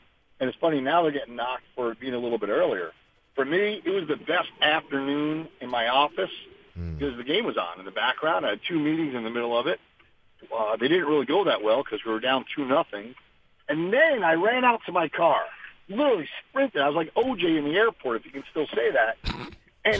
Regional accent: New York, United States; moved away; also born or lived in Michigan / Missouri / Florida; is growing up in the North in New York.

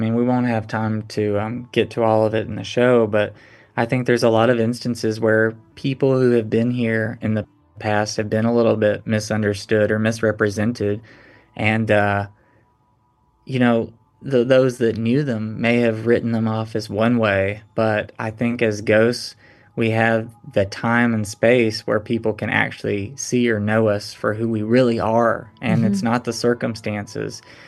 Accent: Tennessee, United States; We grew up in Tennessee, so it was lots of days of collecting rocks in the creek.

